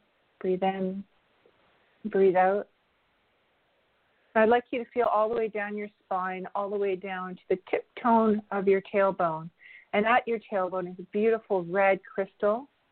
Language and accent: English; Sault Ste. Marie, Ontario, Canada; I mentioned that I'm from Sault Ste. Marie. Sault Ste. Marie is in the Robinson-Huron Treaty territory